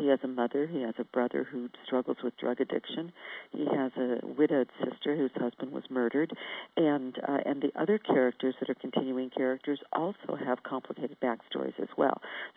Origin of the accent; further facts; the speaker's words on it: United States; As an American, you know, we have a totally different social structure here